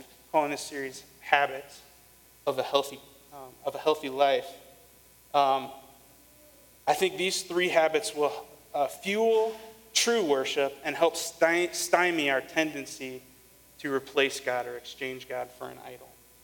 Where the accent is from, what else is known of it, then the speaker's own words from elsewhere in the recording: Illinois, United States; I grew up in Illinois.